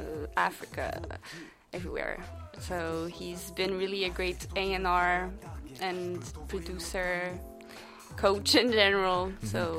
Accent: Quebec, Canada; accent: Quebecois; I'm not actively trying to keep my Quebecois accent in my music.

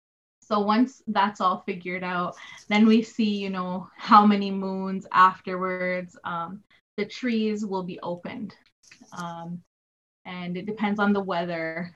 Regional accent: Kahnawake, Quebec, Canada; from the Ganyakahaga Mohawk First Nation of Ganawage. And we're located right outside of Montreal. On the South Shore.

